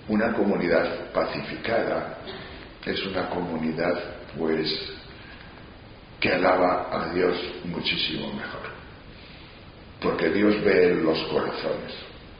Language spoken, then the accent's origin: Spanish; Tejerina, Castile and León, Spain; por el monte Galaad, por las montañas de mi pueblo de Tejerina.